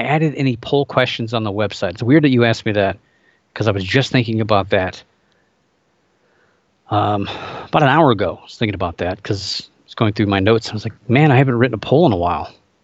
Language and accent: English; Ohio, United States; including my home state of Ohio. We had one.